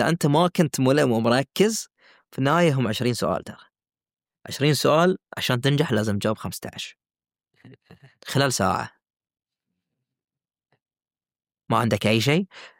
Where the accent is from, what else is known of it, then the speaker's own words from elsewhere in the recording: Bahrain; أحد أهم المشاريع الكروية اللي عندنا في البحرين